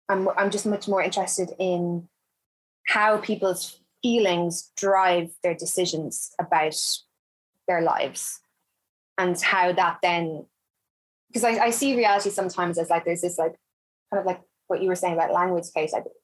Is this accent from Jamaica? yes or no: no; Ireland; moved away as an adult; now in London, United Kingdom; I'm from Ireland, obviously, and Ireland is a very talkative place.